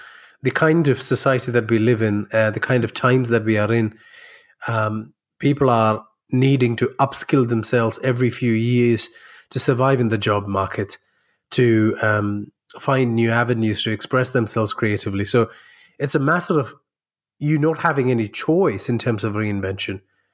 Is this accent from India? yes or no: yes; India; also born or lived in Middle East; So I was born in India. I lived in the Middle East for a few years because my father was in the United Nations. Then I came back to India to do my schooling.